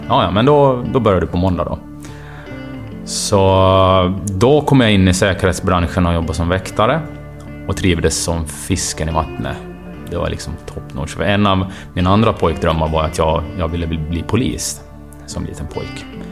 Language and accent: Swedish; Åland, Finland; Jag är uppvuxen på Åland.